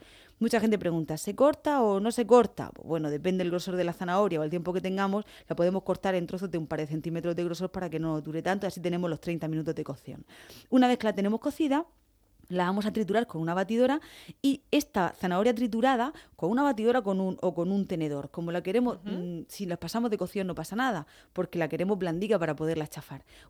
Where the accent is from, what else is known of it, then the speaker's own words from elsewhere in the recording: Region of Murcia, Spain; yo como murciana de pro que soy y defensora de las recetas tradicionales